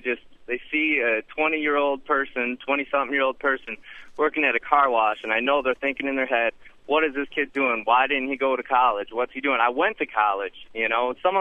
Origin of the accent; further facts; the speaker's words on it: Waterford, Michigan, United States; I now work at a car wash in Farmington Hills. I'm from Waterford. I drive out here.